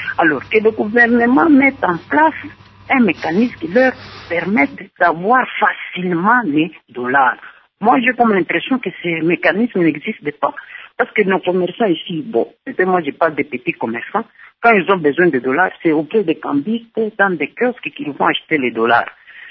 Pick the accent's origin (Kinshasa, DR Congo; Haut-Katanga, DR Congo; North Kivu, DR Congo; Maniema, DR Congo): Haut-Katanga, DR Congo; Lubumbashi; un commerçant qui a des francs congolais ici chez nous à Lubumbashi